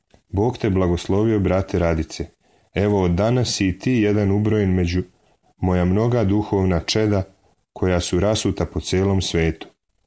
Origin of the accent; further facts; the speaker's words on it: Vojvodina, Serbia; Ja sam inače iz Vojvodine, iz mesta kraj Novog Sada, iz kojeg su vladika Porfirije i vladika Fotije.